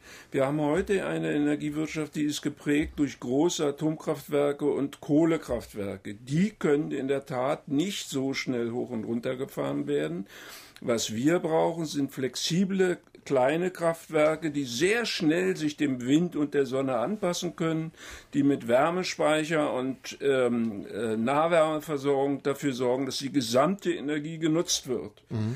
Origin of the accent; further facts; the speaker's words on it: Berlin, Germany; Ich als Berliner habe überall um mich herum die S-Bahn.